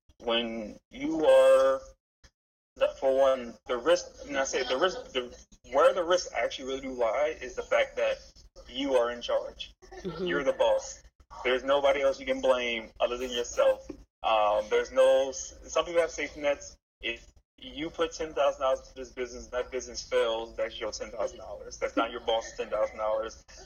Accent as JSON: {"language": "English", "town": "New Orleans", "region": "Louisiana", "country": "United States", "said": "You know, for example, look at the Saints. I'm from New Orleans."}